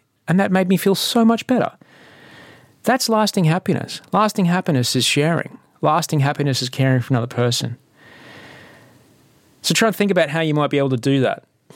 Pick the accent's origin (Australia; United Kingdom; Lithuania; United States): Australia; Sydney, New South Wales; I'm from Sydney, Australia